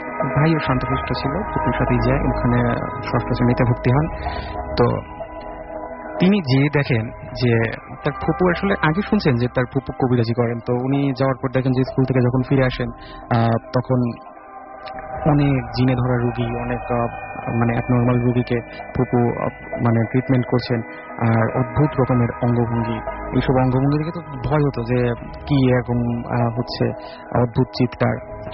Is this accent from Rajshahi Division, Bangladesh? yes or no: yes; Pabna, Rajshahi Division, Bangladesh; আমি এসেছি পাটনা থেকে, আমার হোম টাউন পাবনা মাসুমারির সাথে।